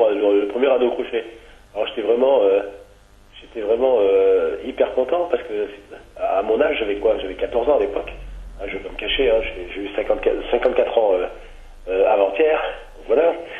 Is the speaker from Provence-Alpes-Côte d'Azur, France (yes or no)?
yes; Provence-Alpes-Côte d'Azur, France; Et puis, sinon, à la base, moi, je suis originaire du Var.